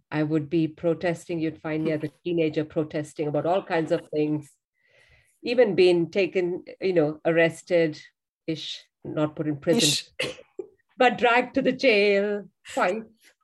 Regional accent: India; I grew up in a contrary home. So I'm from India, grew up in a home though, where my father, from when I was a little girl, always said, you don't need to worry about men.

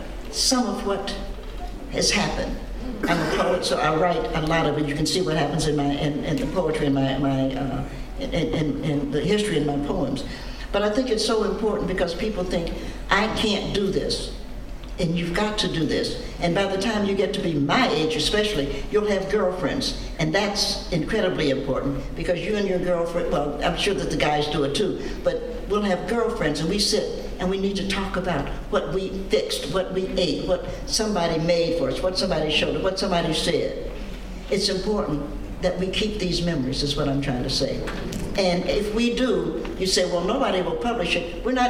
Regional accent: Knoxville, Tennessee, United States; and I'm from Knoxville, Tennessee

